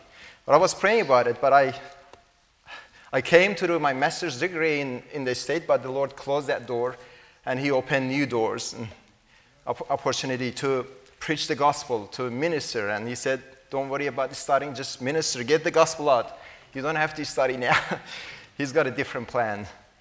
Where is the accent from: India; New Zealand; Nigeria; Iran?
Iran; English is a second language; moved away; I was born and raised in Iran, Islamic country.